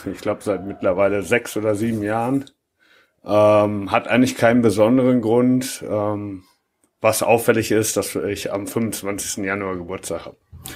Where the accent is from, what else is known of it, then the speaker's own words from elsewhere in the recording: Hagen, North Rhine-Westphalia, Germany; Ursprünglich komme ich aus Hagen, bin also bei Phoenix Hagen groß geworden.